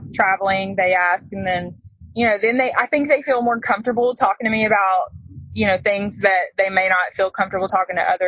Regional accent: Tennessee, United States; accent: Southern; Oh yeah, I'm from Tennessee, so I definitely have that Southern accent.

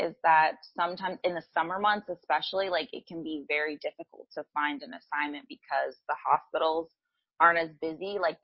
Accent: Atlanta, Georgia, United States; I'm originally from Atlanta, so I drove from Atlanta to San Diego for my first assignment

